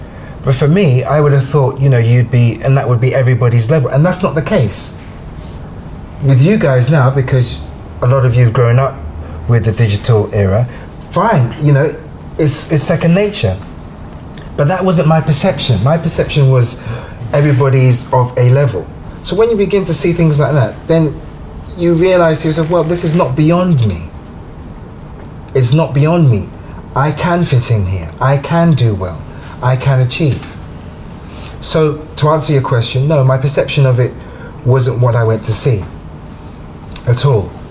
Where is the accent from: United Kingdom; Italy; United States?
United Kingdom; London; I grew up in East London